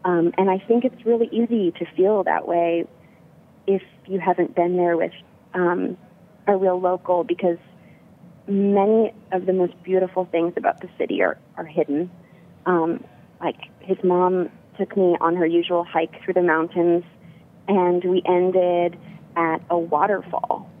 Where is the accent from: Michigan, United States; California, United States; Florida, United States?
California, United States; Berkeley; It's funny, I was born in Berkeley and grew up here.